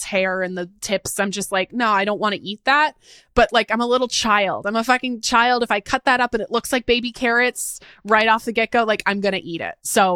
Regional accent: Seattle, Washington, United States; I'm from Seattle. We're a Costco, like Costco runs in our blood here in the Pacific Northwest.

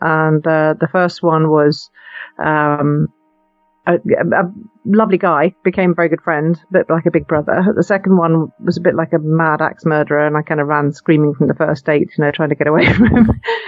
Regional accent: Edinburgh, Scotland, United Kingdom; I'm a Scottish girl from Edinburgh, Scotland, UK. And I grew up in Edinburgh. I went to school here

